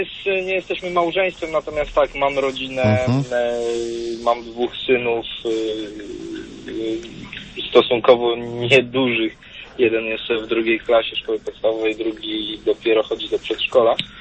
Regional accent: Częstochowa, Silesian Voivodeship, Poland; now in Warsaw, Poland; aktualnie z Warszawy, natomiast z pochodzenia jestem z Częstochowy.

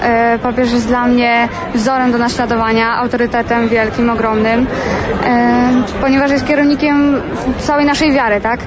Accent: Nagoszyn, Subcarpathian Voivodeship, Poland; pochodzę z Nagoszyna.

